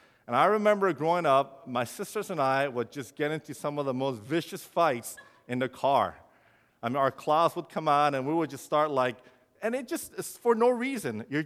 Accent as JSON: {"language": "English", "town": "Irvine", "region": "California", "country": "United States", "tie": "born or raised there", "said": "when I was growing up, I grew up in Irvine, but our church was in Los Angeles."}